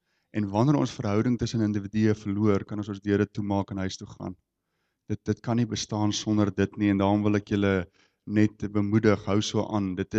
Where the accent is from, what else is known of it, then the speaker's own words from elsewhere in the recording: Ceres, Western Cape, South Africa; Ek kom daar uit Ceres uit.